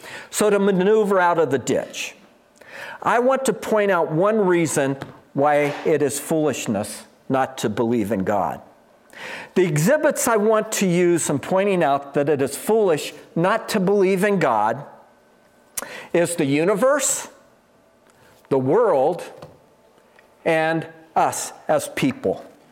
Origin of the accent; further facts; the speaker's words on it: California, United States; Now, I come from the Bay Area, and I have driven across the Golden Gate Bridge thousands of times, literally thousands of times in my life.